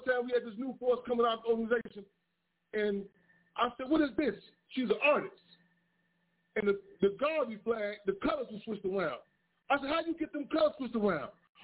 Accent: Chicago, Illinois, United States; That's why I grew up in Inglewood, Chicago, South of Chicago.

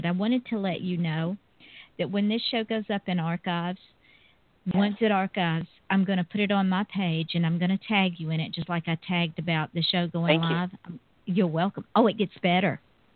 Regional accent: Georgia, United States; now in Florida, United States; I am originally from Georgia and I moved to Florida in 2006, and I thought I had lost my accent, but people keep telling me I haven't.

